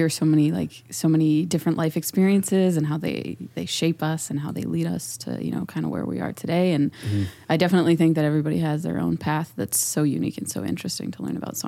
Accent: Calgary, Alberta, Canada; Well, I was born and raised here in Calgary.

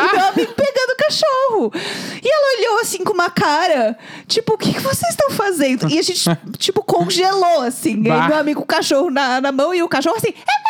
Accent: São Paulo, Brazil; E, né, a gente é de São Paulo, mora aqui

